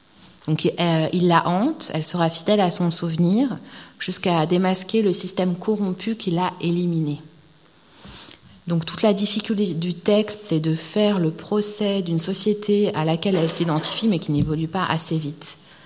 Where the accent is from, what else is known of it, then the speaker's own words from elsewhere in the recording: France; comme j'ai grandi en France